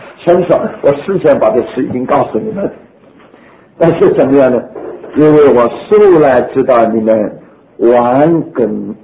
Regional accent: China; 我说我们中国人说那个人呢醉死了都不认拿一壶酒钱

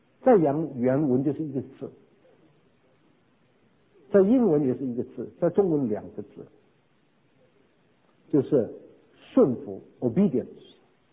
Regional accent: China; 我们在中国一向我们的宗教的思想就是中国人很实际的。

